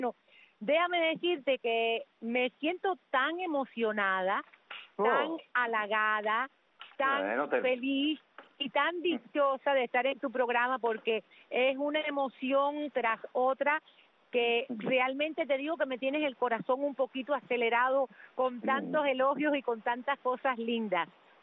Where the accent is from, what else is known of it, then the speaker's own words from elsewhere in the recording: Cuba; uno de los recuerdos más vivos que tengo de mi niñez allá en Cuba.